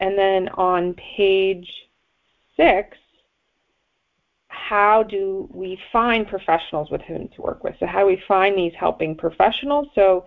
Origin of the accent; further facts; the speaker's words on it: Los Angeles, California, United States; from Los Angeles.